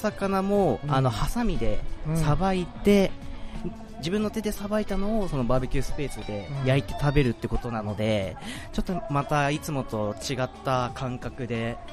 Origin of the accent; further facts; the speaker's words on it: Yokohama, Kanagawa, Japan; now in Takahama, Japan; は横浜です。